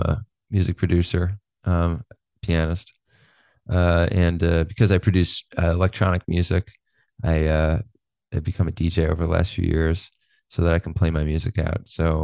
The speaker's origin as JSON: {"language": "English", "town": "Chicago", "region": "Illinois", "country": "United States", "tie": "born or raised there", "said": "You know, as much as I grew up in Wrigley Field, I would say Michael Jordan."}